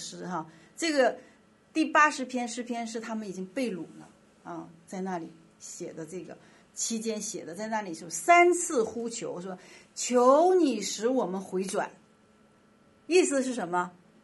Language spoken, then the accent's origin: Chinese; China; 波斯文化跟我们中国人有很就是这种注重家族坟墓的文化